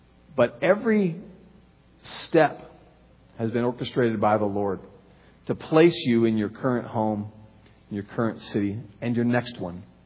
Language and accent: English; California, United States; also born or lived in Honduras; I mean, I'm originally from California and I'm spent the last 6 years of my life in Honduras